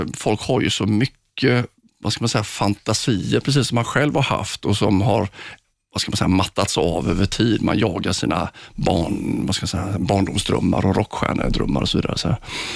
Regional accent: Sweden; jag är ju inte så känd i Sverige just liksom, även om jag är svensk.

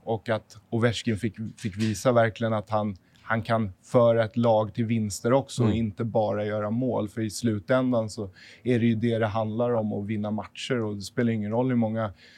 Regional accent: Sweden; för mig också som svensk var ju nästan ännu häftigare med Bäckström liksom, som jag ser som en av de bästa i svensk hockey genom tiderna.

